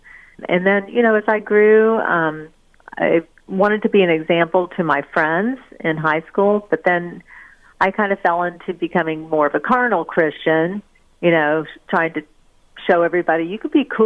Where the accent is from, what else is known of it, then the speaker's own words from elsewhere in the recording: North Carolina, United States; I was raised in North Carolina, lived on the coast, and went to East Carolina University